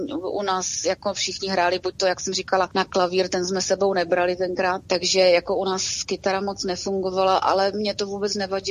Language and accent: Czech; Ostrava, Moravian-Silesian Region, Czechia; tak jsme jezdili vlakem a autobusem a já z té Ostravy do toho Friedlandu nad Ost